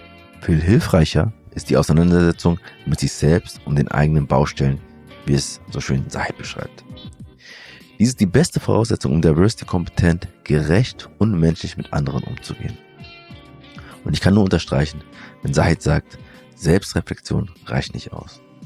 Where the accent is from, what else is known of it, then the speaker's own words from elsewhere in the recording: Germany; So klar war ich mit 22 Jahren nicht. Gerade die Frage, inwiefern ich Deutscher oder Eritreer bin, konnte ich lange für mich nicht richtig beantworten.